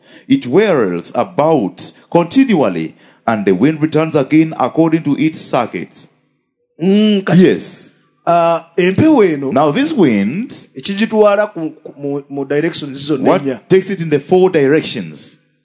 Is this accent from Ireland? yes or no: no; Uganda; For you just know, I come from East Africa